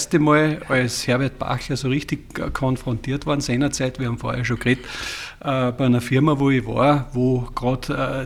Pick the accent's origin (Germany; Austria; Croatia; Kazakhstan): Austria; Sind wir Österreicher ein bisschen mehr personenbezogen